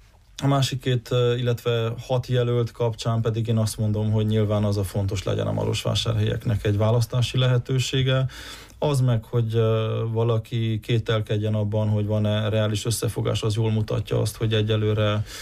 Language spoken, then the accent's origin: Hungarian; Hungary; Én Kövesdombon nőttem fel, és hát ott nincs mindenki ezért megelégedve.